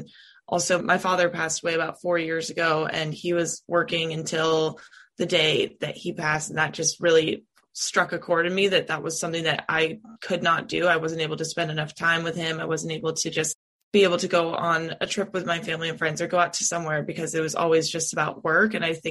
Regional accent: California, United States; So a little bit about me is that I'm originally from California.

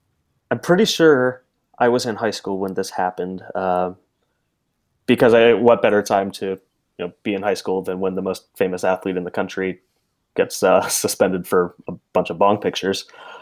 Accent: Virginia, United States; A Virginia question. Finally, something related to my hometown.

